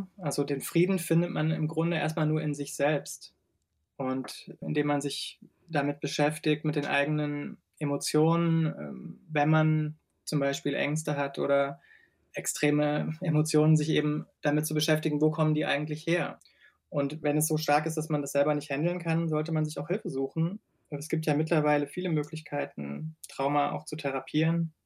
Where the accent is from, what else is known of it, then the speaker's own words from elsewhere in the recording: Germany; Ich wurde als Deutscher immer positiv aufgenommen.